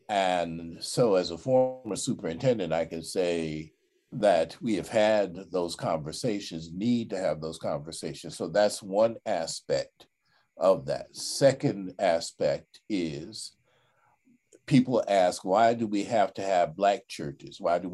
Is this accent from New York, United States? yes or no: yes; Queens, New York, United States; I'm from Queens. I don't know about her, but I'm from Queens.